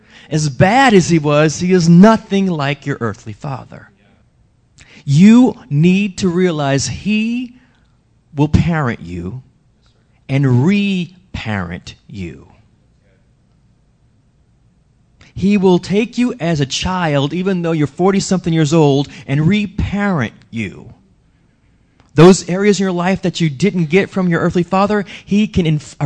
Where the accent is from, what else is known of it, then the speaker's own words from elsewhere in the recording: the South, United States; And I grew up in the South, American by birth, but Southern by the grace of God and all that stuff, right?